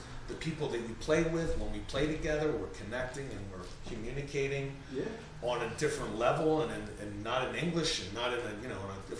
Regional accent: Philadelphia, Pennsylvania, United States; I would not. I'm from Philly. I gotta fight back.

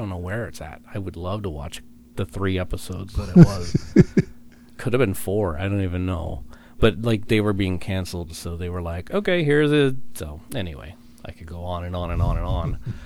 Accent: South Lake Tahoe, California, United States; Saw pieces of my hometown, I guess you could call it.

